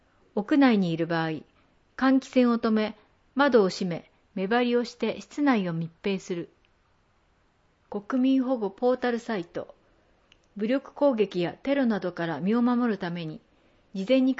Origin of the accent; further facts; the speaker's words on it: Niigata, Japan; now in Tsunan, Japan; 出身は新潟市秋葉区です。